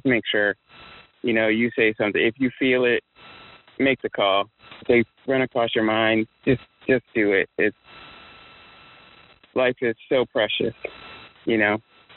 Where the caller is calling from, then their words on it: Lakewood, Washington, United States; I am chiming in from Lakewood, Washington, and I am grateful for many, many things.